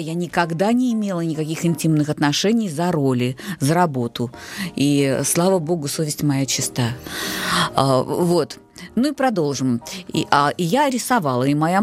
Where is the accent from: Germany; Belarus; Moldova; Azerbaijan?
Belarus; now in Moscow, Russia; поскольку я из Беларуси